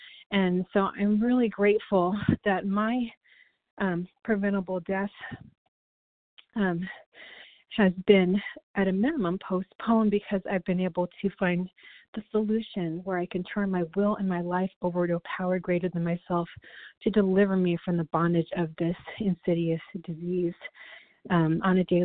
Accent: Michigan, United States; from Michigan

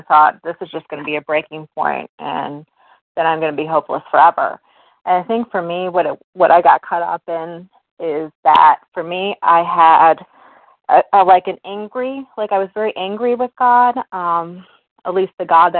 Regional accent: Virginia, United States; I'm from Virginia.

